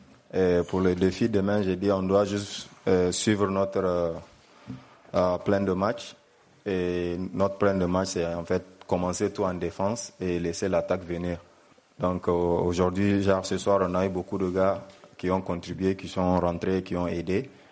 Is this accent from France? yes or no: no; Senegal; moi je suis Sénégalais, donc le public aussi, c'est mon public.